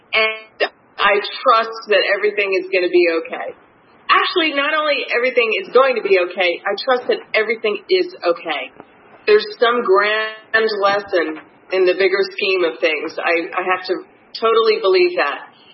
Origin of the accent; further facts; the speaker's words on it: New Jersey, United States; And I'm sure you can tell from my accent, I'm not a native Floridian. I'm from the great state of New Jersey. Woo! And I grew up in a big Irish Catholic family.